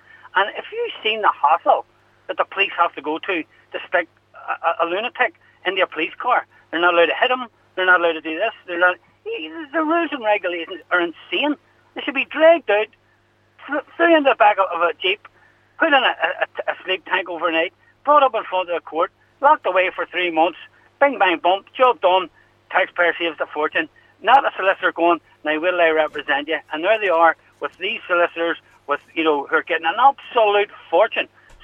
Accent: Belfast, Northern Ireland, United Kingdom; I'm originally from West Belfast, you know what I mean?

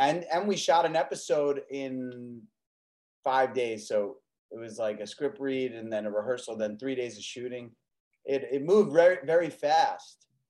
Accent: New York, United States; No, in New York. I grew up in New York.

